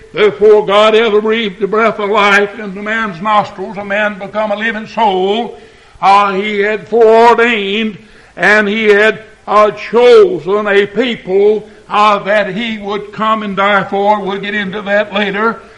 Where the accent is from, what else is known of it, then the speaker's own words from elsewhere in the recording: Tennessee, United States; born there; Folks, I was born in Montgomery County, Tennessee, on April the 24th, 1930.